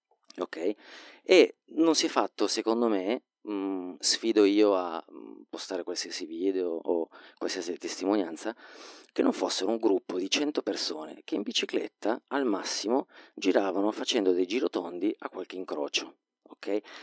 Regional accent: Turin, Piedmont, Italy; io sono di Torino, zona nord, sono un uomo di parola, da dove vengo l'aria non è buona.

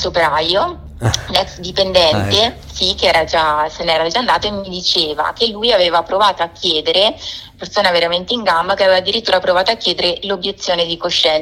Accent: Faenza, Emilia-Romagna, Italy; del mio territorio, di Faenza, io sono di Faenza

